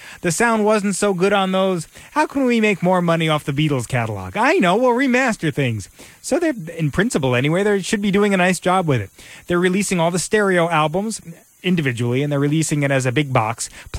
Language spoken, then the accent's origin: English; New York, United States; I was 10 years old and I was growing up in New York.